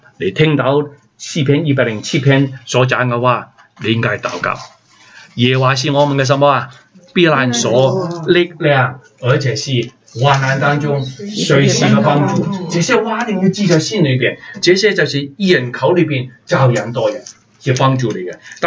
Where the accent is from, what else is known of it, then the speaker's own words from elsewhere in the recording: China; 我们中国人没有一个是爱国的这些东西